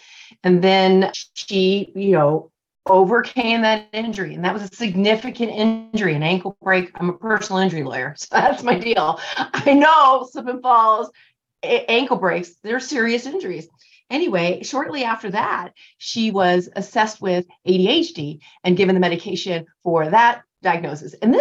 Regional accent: Eagle River, Alaska, United States; And I was raised in the same town. So I was raised in Eagle River, Alaska.

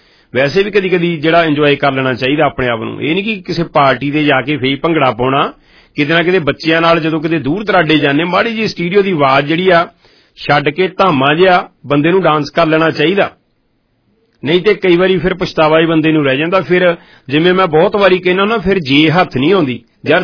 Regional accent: Punjab, India; now in Canada; ਜਦੋਂ ਪੰਜਾਬ ਤੋਂ ਆਇਆ ਸੀਗਾ ਤੇ 3390 ਬਿਲਡਿੰਗ ਵੈਸਟਰਨ ਫਿੰਚ ਤੇ ਰਹਿੰਦੇ ਹੁੰਦੇ ਸੀ ਉਸ ਏਰੀਏ ਚ

